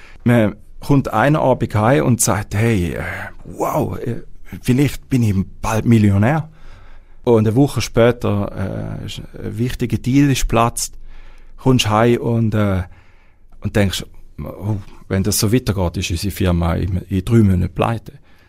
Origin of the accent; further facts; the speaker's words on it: Switzerland; gerade als Schweizer, bist du immer wieder in den Bergen gewesen